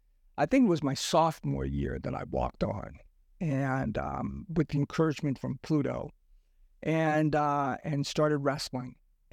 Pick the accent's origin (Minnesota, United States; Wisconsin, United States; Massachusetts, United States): Massachusetts, United States; Lowell; Well, I grew up in Lowell, Massachusetts, which is actually like a factory town.